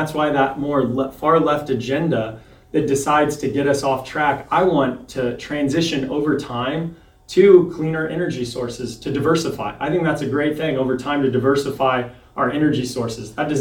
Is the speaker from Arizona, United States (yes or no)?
no; Petersburg, Illinois, United States; Yeah, so I grew up in Petersburg, Illinois.